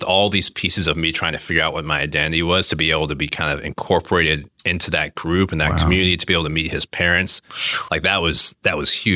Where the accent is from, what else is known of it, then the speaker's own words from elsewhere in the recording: Atlanta, Georgia, United States; Like, you know, growing up in Atlanta, one of my idols, Dominique Wilkins.